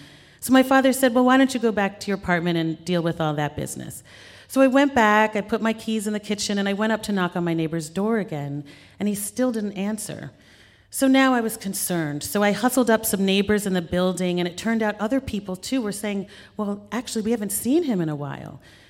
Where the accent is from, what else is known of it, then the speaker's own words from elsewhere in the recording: New York City, New York, United States; My brother and I grew up here in New York, and we had spent countless days on summer days, actually, on what we would call Tar Beach.